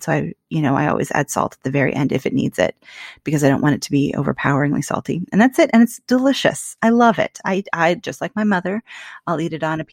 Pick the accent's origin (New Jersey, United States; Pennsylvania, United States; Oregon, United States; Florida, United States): Oregon, United States; Portland; Basically, growing up in Portland, there's this product called Toby's Tofu Pate or Toby's Tofu Spread.